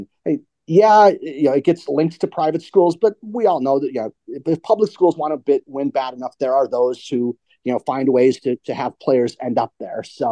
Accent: Wisconsin, United States; Well, I grew up in Wisconsin when they did have the private school association.

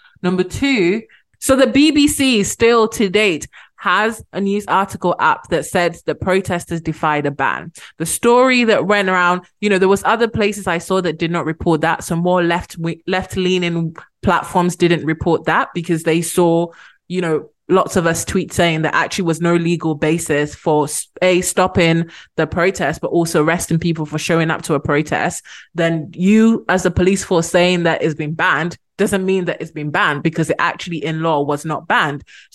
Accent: Ghana; accent: British; Despite my very British accent, I am Ghanaian. I grew up in Ghana. You know, I have family in Ghana. I'm in Ghana a lot. I spend a lot of time in Ghana.

